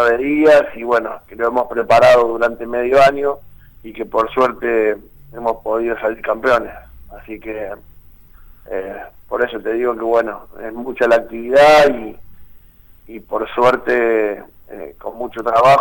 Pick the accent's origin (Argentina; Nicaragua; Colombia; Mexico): Argentina; Sanford, Santa Fe; desde el club donde arranqué ahí en mi pueblo, en Sanford